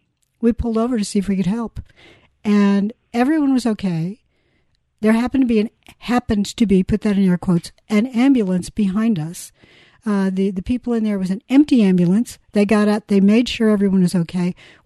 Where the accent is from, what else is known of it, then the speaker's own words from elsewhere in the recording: Indiana, United States; So I went back home to my home state of Indiana.